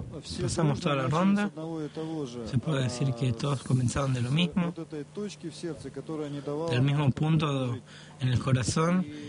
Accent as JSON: {"language": "Spanish", "town": "Yekaterinburg", "region": "Sverdlovsk Oblast", "country": "Russia", "second_language": "Spanish", "said": "soy de Ekaterinburg."}